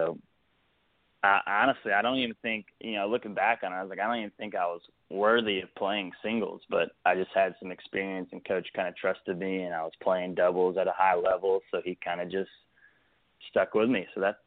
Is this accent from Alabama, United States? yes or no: yes; Alabama, United States; You know, growing up in Alabama, you know, half the school goes to Alabama, half the school goes to Auburn.